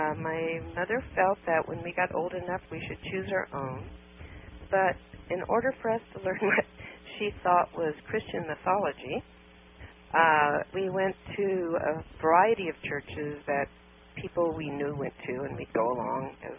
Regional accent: Glendale, California, United States; born there; I was born here in California in Glendale when it was this lovely, lovely area with trolley cars and no smog.

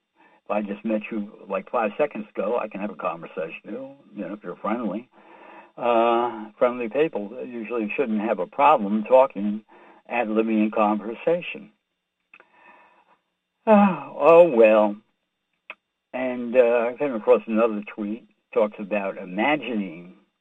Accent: New York City, New York, United States; I'm from New York City.

